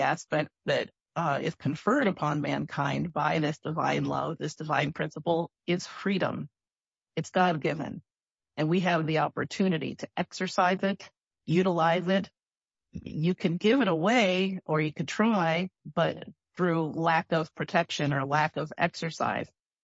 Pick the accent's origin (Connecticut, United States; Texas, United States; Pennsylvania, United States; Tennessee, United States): Connecticut, United States; I'm a city girl. I'm from the New England, Southwest Connecticut area. I didn't grow up gardening anything.